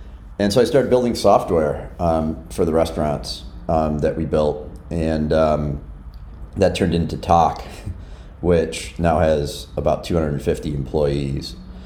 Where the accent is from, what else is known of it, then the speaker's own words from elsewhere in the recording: Chicago, Illinois, United States; And I'm from Chicago. So if you're from Chicago, you know folks who did that, because back then it was probably employed 40,000 traders.